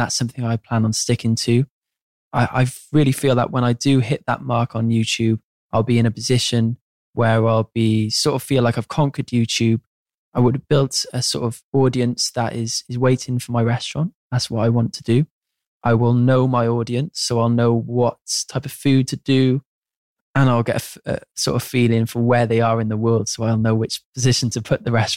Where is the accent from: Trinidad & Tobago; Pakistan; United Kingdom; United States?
United Kingdom; Cardiff, Wales; growing up outside of London in Cardiff